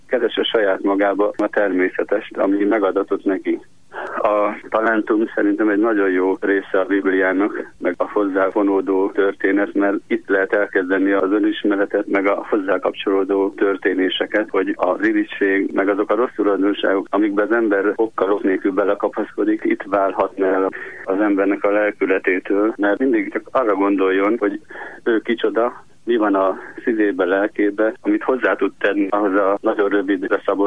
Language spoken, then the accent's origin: Hungarian; Heves, Hungary; Én egy mátraljai kisfaluból származom, Tebémes, egy zsákfalu, 301 néhány ember él ott